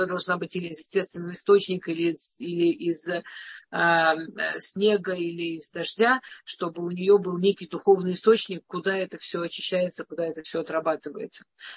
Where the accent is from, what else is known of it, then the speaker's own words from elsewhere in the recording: Moscow, Russia; now in Israel; пока я жила в Москве. В Москве, раз я росла в Москве